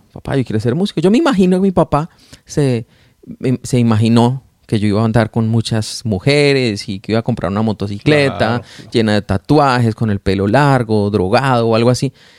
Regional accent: Colombia; Mi familia es una familia de tradición católica. Somos colombianos, entonces todos los que saben en Colombia la religión por cultura es el catolicismo. Y yo crecí en un hogar católico.

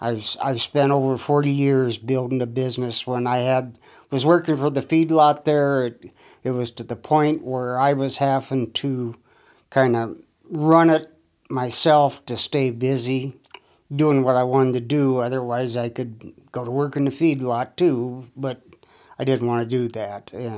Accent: Gettysburg, South Dakota, United States; I'm from Gettysburg, South Dakota. I grew up on a farm and ranch northwest of Gettysburg, spent my entire life there.

